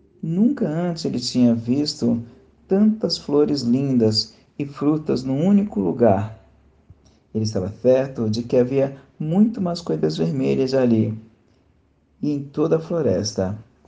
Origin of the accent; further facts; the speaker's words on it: São Paulo, Brazil; eu sou de São Paulo, capital, aonde eu sou.